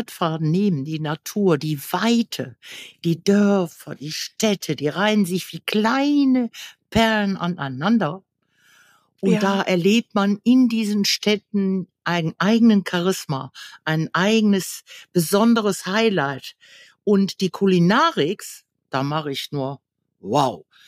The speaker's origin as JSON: {"language": "German", "region": "North Rhine-Westphalia", "country": "Germany", "tie": "born or raised there", "said": "es ist meine Heimat. Hier lebe ich. Niederrhein ist meine Wurzel."}